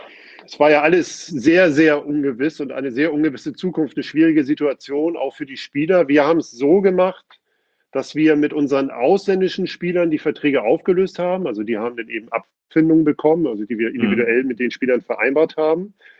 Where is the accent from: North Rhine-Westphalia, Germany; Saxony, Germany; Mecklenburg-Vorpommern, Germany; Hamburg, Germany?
Hamburg, Germany; born there; Komme ja gebürtig aus Hamburg